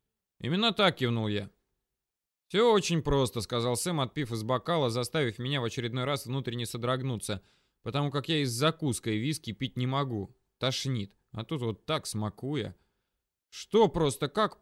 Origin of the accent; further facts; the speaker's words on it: Moscow, Russia; Это я из Москвы, с ней все понятно